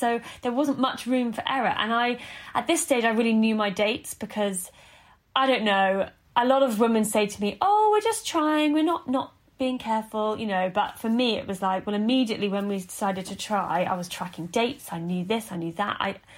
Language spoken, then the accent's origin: English; United Kingdom; And being very British, I think, I felt sorry for her.